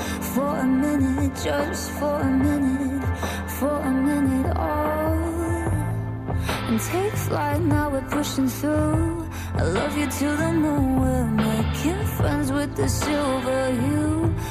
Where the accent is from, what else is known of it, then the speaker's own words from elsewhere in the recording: Adelaide, South Australia, Australia; I grew up in Adelaide. I've been here all my life, pretty much in the heart. I love travelling, but I love calling Adelaide my home.